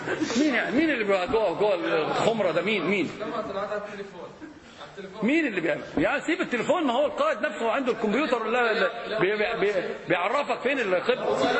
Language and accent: Arabic; Morocco; انا عارف ان انا مغربي